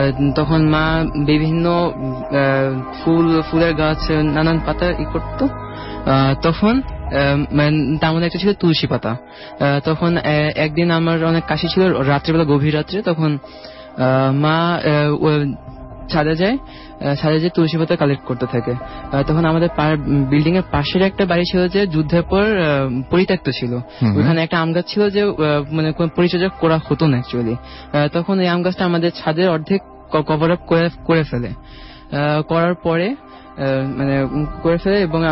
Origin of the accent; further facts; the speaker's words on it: Banglamotor, Dhaka Division, Bangladesh; আমি বাংলামোটর থেকে এবং বাংলামোটর থেকে এসেছি এখন।